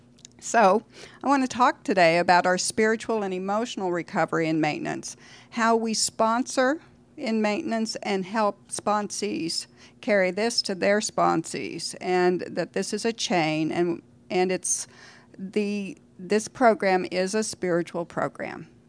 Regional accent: Oklahoma, United States; now in North Carolina, United States; I'm Area 2, and I'm from Oklahoma. Right now, I'm living in North Carolina

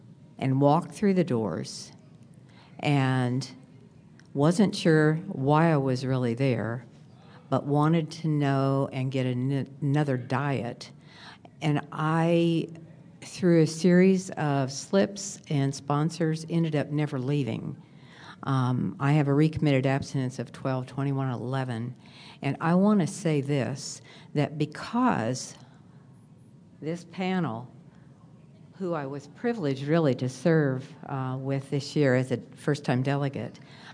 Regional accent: Missouri, United States; I'm a compulsive eater, and I'm from Missouri.

